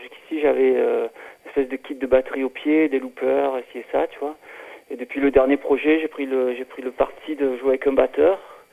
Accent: Marseille, Provence-Alpes-Côte d'Azur, France; moved away; Je suis à Marseille, ouais. Enfin, j'ai grandi à Marseille, mais il y a presque 20 ans que j'ai quitté cette ville.

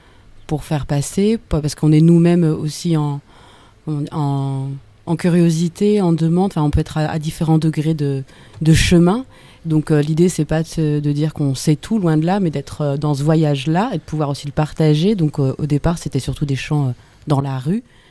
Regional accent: Saint-Étienne, Auvergne-Rhône-Alpes, France; Oui. Oui, on est stéphanoise.

